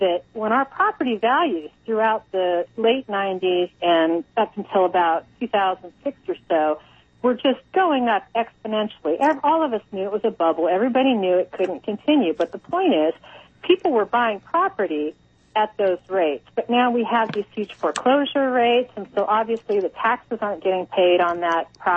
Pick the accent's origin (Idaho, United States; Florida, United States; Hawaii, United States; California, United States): California, United States; I've lived in this state my entire life, which is 45 years now